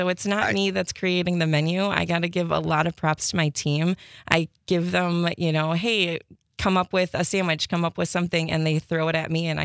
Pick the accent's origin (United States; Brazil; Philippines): Philippines; I am actually Filipino myself.